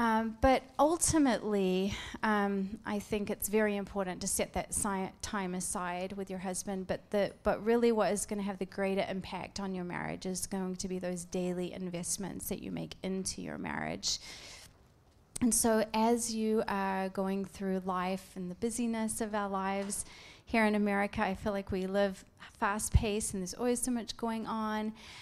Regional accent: New Zealand; now in California, United States; We're from Southern California, but I'm originally from New Zealand, and so some of the neighborhoods were reminding me of where I grew up, and so it was kind of nice just to experience that.

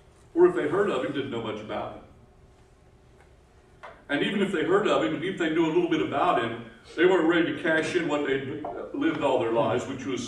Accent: Appalachia, United States; now in Texas, United States; And within America, I know I grew up in Appalachia, we have our own dialect.

